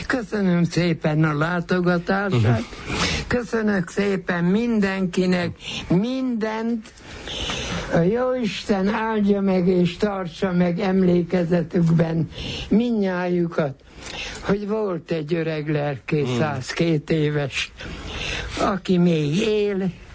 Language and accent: Hungarian; Romania; nekem az, hogy én magyar állampolgár is vagyok, nem csak román, kérem szépen, hiszen magyar vidéken születtem, magyar közösségben éltem le az életemet, magyar közösségben lakok, városra nem költöztem, falura költöztem